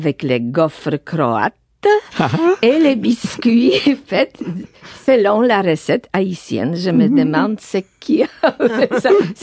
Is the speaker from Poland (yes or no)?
yes; Poland; le téléphone de la part d'un ami de mon enfance en Pologne